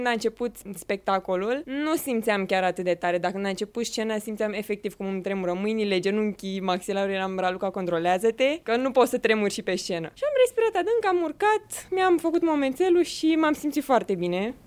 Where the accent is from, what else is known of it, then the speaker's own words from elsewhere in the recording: Bucharest, Romania; Sunt din București